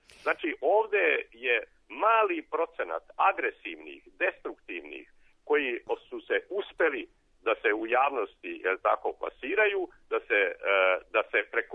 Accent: Vojvodina, Serbia; ja sam odrastao u Vojvodini na selu

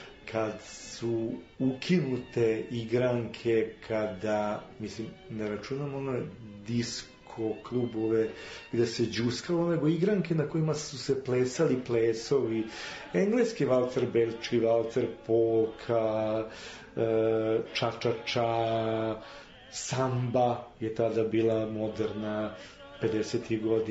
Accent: Dobanovci, Belgrade, Serbia; born or raised there

